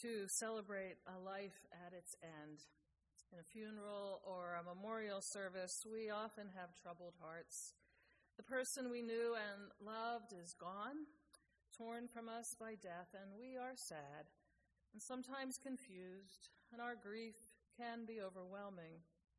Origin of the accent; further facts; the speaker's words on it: Seabrook, United States; by the way, and I'm from Seabrook.